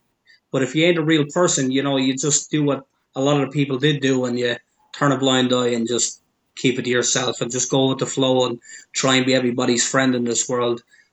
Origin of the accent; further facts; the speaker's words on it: Dublin, Leinster, Ireland; I grew up basically in Belcamp, which is just down the road from me in Coolock in Dublin.